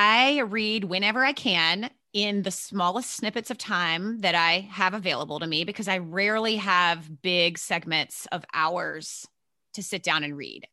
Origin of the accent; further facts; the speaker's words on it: Virginia, United States; also born or lived in New York City; I grew up in Virginia, so Southern, but not way down South. And I spent about 15 to 20 years in the New York City area, including Manhattan. And then I have now relocated back to Virginia.